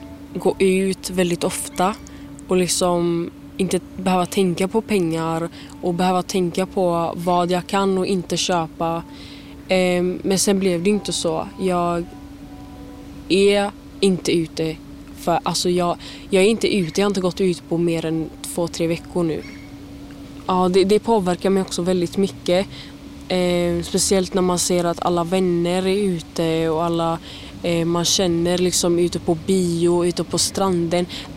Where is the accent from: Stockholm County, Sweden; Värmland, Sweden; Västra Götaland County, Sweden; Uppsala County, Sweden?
Västra Götaland County, Sweden; Gothenburg; När jag först föddes här så föddes jag i Biskopsgården. Så jag känner kärlek för den här platsen.